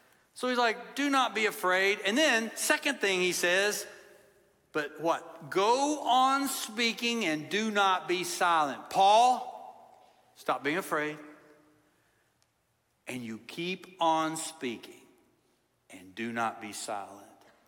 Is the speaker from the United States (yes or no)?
yes; Kentucky, United States; And so Tennessee's a kind of married into Tennessee, but I'm not from Tennessee. I'm from Kentucky.